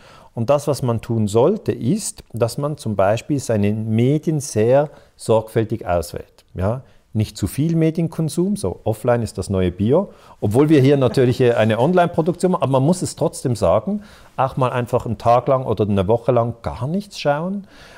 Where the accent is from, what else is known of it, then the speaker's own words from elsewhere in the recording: Switzerland; Ich finde schon, aber ich bin Schweizer, weißt du?